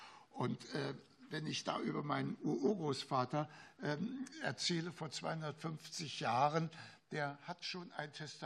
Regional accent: Leipzig, Saxony, Germany; Wenn ich komme übrigens aus Leipzig, Lütschena ist ein Ort 20 Kilometer entfernt.

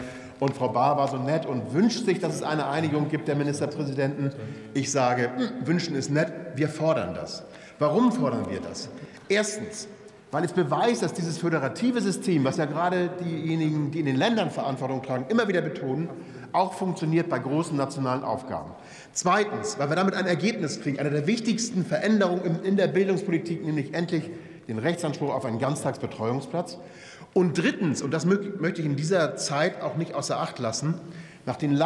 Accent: Hamburg, Germany; als Hamburger darf ich das sagen

